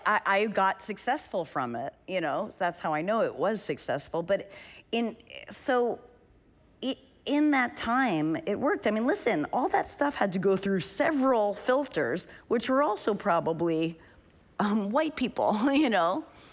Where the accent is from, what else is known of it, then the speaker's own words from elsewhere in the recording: New Hampshire, United States; which never popped into my head and was never my experience growing up in New Hampshire.